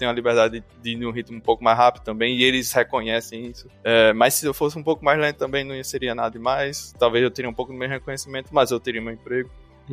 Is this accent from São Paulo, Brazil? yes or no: no; Maceió, Alagoas, Brazil; moved away; Eu vim de Maceió, né? Então, apesar de ser uma cidade teoricamente grande, não tinha muita coisa que fazer além de praia e shopping.